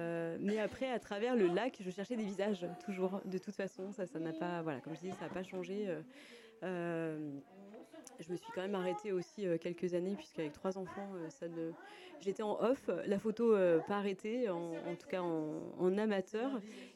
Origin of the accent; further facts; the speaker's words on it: Normandy, France; je dis toujours que je suis normande. Par contre, c'est vrai, quand je suis en Normandie, je dis que je suis charavinoise, en fait. C'est vraiment les deux, j'allais dire les deux pays, pas du tout, les deux régions qui sont dans mon cœur.